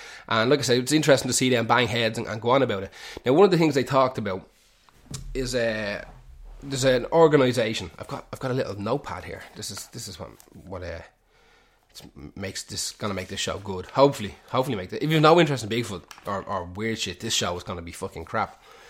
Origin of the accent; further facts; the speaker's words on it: Ireland; like being Irish, we think, oh yeah, the Dublin Mountains, you just walk around it for an hour or two